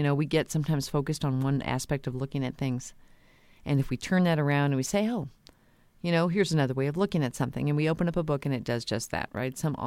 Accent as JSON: {"language": "English", "town": "Corpus Christi", "region": "Texas", "country": "United States", "tie": "born or raised there", "said": "One that really touched me was in my hometown of Corpus Christi, Texas"}